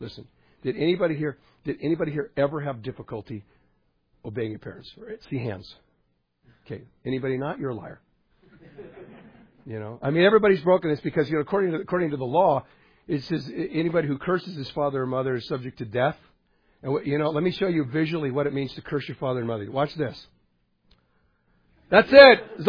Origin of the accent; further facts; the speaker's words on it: Burbank, California, United States; born there; Someone asked me today, Where are you from? Where were you born? I said, I was in Burbank.